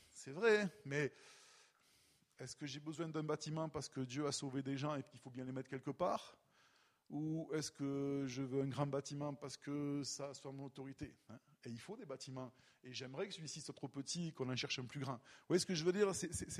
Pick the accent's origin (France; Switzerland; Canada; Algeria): France; je m'exprime en tant que Français, venant d'un pays qui n'a jamais été un pays